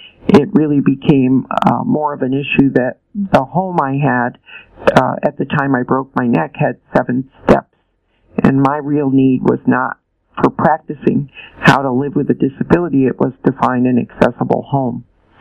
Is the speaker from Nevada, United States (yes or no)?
no; West Winfield, New York, United States; moved away as an adult; also born or lived in Philippines; upstate New York, we ended up settling in a little village called West Winfield. And after I left my hometown, I spent a year in the Philippines as an exchange student